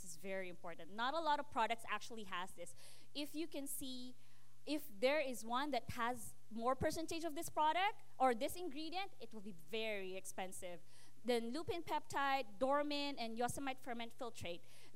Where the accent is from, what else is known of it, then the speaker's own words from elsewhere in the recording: Philippines; now in Canada; because I come from the Philippines. It's a tropical country.